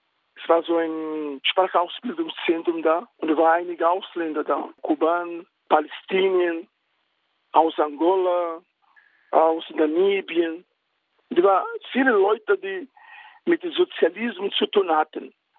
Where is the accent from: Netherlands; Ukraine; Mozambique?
Mozambique; genauso wie mein Heimatland, Mosambik.